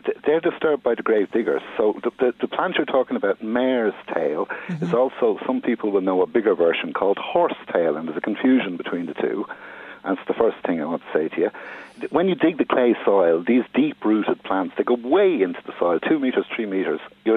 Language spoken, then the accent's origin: English; Dún Laoghaire, Leinster, Ireland; well, I grew up in Dunleary, and I know Dean's Grange Cemetery very, very well.